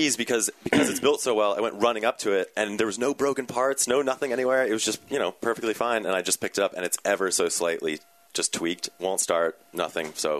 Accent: New Jersey, United States; I'm from New Jersey, and I don't have an accent.

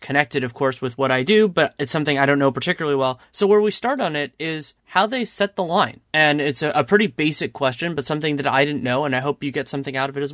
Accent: San Francisco, California, United States; Maybe that's growing up in San Francisco.

